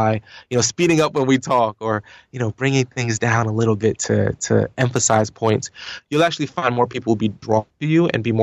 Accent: New York, United States; You know, I'm from New York, so you probably hear that I speak very fast.

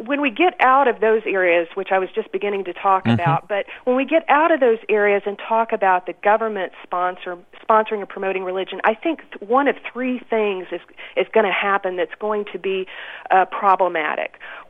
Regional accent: Southern US, United States; I grew up in the South, and I lived there for many years and now teach there.

